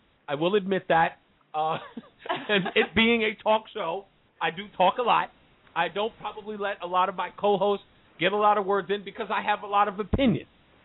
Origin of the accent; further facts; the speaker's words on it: Queens, New York, United States; now in Morristown, United States; My mom moved out to Jersey City. We're originally from Queens. And my mom's moved out to Jersey City.